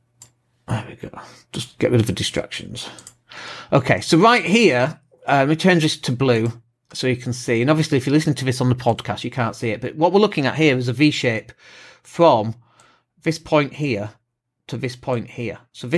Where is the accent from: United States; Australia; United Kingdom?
United Kingdom; Leeds, Yorkshire and the Humber; I'm a tight northerner. I come from Leeds.